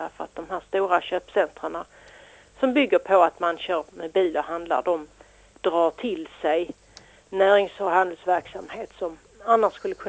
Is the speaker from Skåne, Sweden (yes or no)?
yes; Kävlinge, Skåne, Sweden; now in Lund, Sweden; Men jag är född och uppväxt i Kävlinge kommun och hade precis så långt i skolan att man inte fick skolskjuts.